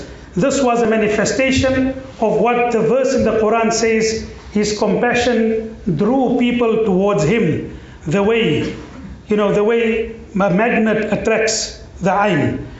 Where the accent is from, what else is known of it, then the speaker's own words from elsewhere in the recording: South Africa; or I come and hail from South Africa